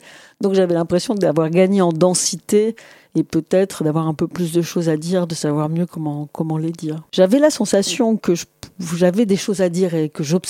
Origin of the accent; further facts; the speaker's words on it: Montauban, Occitanie, France; J'ai grandi à Montauban.